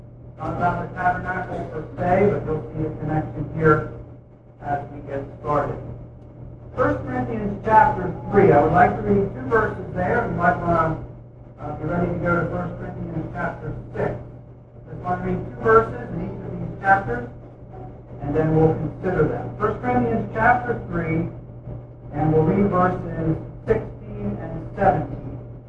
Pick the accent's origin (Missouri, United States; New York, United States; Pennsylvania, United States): Pennsylvania, United States; I am from North Pennsylvania, 1 hour east of here.